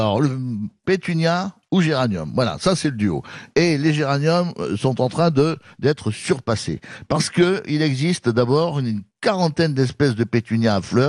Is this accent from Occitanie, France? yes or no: yes; Mazamet, Occitanie, France; born there; Mazamé, c'est ma ville natale.